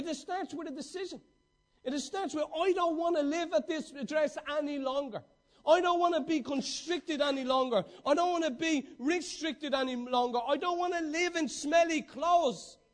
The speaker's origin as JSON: {"language": "English", "country": "Ireland", "said": "You wouldn't say that as an Irish person, because it's not really in us."}